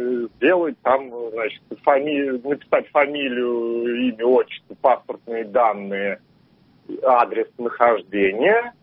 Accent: Nizhny Novgorod, Nizhny Novgorod Oblast, Russia; я из Нижнего Новгорода.

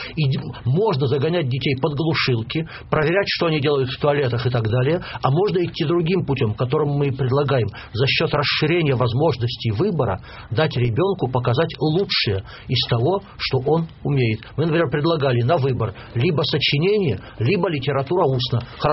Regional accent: Omsk, Omsk Oblast, Russia; я попал на пункт приема ЕГЭ в моем родном городе Омске.

